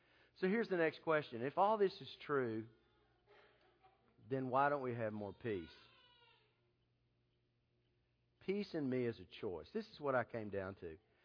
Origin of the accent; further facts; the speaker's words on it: Texas, United States; I'm from Texas. The road stays the same name the whole way.